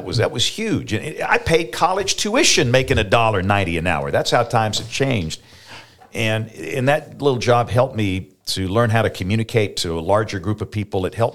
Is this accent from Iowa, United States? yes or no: no; Greenville, Alabama, United States; also born or lived in Tuscaloosa; move to this nasty-sounding place called Tuscaloosa. And so as an older child, I grew up there, but I am from Greenville, and we'd go in and finish high school there.